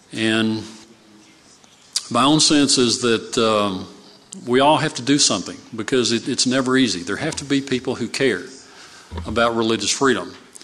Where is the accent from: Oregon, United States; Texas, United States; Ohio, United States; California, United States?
Texas, United States; Waco; I'm from Waco, Texas, home of Baylor University, and in Waco, there are more Baptists than people, I promise you.